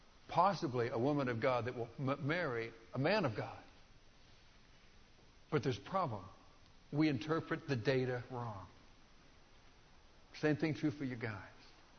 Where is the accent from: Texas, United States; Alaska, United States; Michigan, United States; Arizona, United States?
Texas, United States; Well, I grew up in Texas. We did bass fishing.